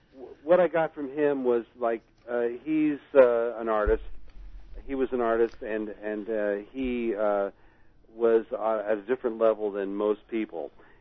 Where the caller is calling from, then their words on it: Brooklyn, New York, United States; I'm calling from Brooklyn.